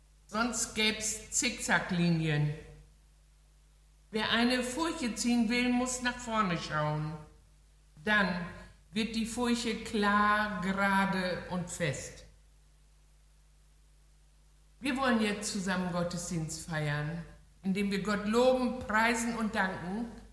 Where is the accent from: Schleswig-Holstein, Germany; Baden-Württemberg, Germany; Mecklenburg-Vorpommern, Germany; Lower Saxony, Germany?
Lower Saxony, Germany; Backemoor; now in Schüttorf, Germany; Ich bin aber Ostfriese, bin in Backemoor aufgewachsen.